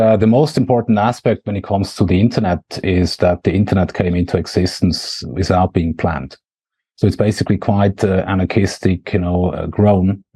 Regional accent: Switzerland; accent: Swiss; Of course, can't be my Swiss accent.

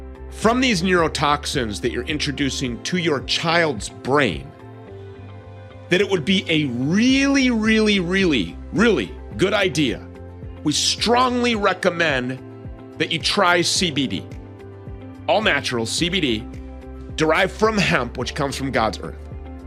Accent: Minnesota, United States; It's a family-owned business based right here in my home state of Minnesota.

